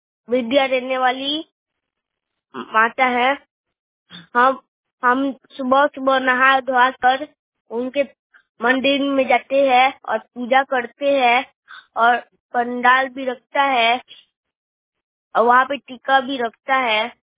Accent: Siwan, Bihar, India; और मैं शिवान से हूँ।

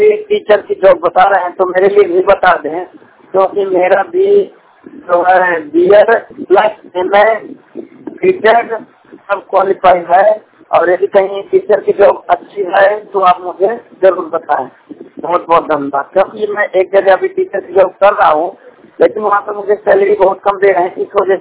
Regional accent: Banda, Uttar Pradesh, India; मैं बांदा उत्तर प्रदेश का मूल निवासी हूँ।

